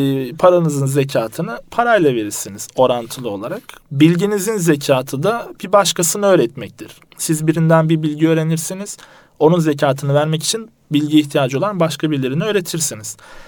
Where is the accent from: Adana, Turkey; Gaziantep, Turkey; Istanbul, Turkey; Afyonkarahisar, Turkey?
Istanbul, Turkey; Ben aslında doğma büyüme Kasımpaşalıyım. Geçmiş yıla kadar da Kasımpaşa'da ikamet ediyordum.